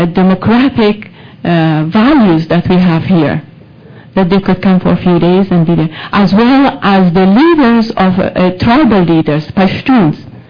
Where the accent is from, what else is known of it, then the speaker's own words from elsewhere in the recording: Afghanistan; English is a second language; moved away; and I'm from Afghanistan. I'm an employee of federal government here.